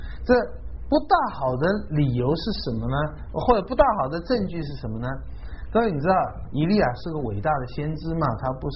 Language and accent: Chinese; Taiwan; 我们小的时候在台湾已经是这么富有了